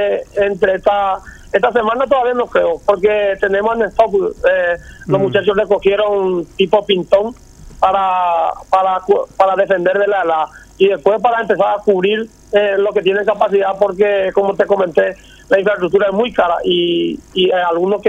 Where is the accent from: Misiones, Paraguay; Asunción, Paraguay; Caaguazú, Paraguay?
Caaguazú, Paraguay; Coronel Oviedo; Yo soy de Coronel Oviedo.